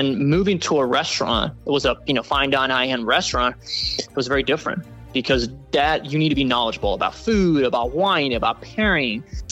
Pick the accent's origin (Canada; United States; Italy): Italy; kind of had a leg up because I was Italian.